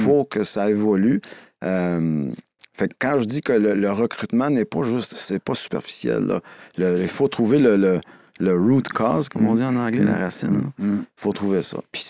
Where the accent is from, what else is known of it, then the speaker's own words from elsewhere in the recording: Montreal, Quebec, Canada; moi j'ai grandi à Montréal, sur l'ouest de l'île, là, plus anglophone que ça, ça n'existe pas.